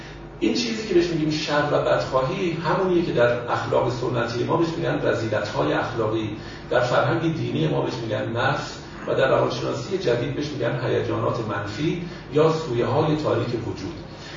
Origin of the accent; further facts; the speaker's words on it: Iran; اجالتا ما چون ایرانی هستیم در باید ایران فعلا صحبت میکنیم